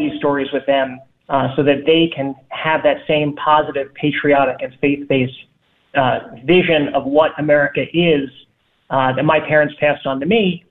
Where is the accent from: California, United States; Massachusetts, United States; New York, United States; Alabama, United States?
New York, United States; New York City; I grew up in New York City, and the version of history that I was taught was one that you could probably guess is taught in a place like New York.